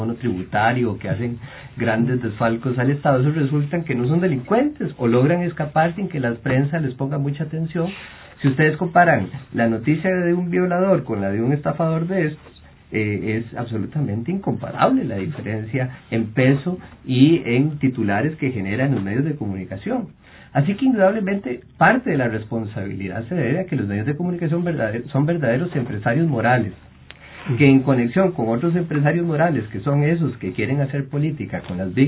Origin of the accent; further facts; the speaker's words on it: Costa Rica; yo soy una víctima sin nombre, y todos los costarricenses lo somos